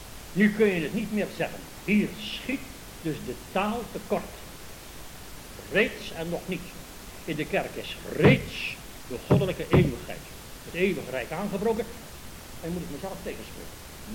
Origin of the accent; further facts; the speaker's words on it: Netherlands; Kijk, als ik in Parijs ben en ik zie de Nederlandse vlag, dan is dat een symbool van mijn vaderland.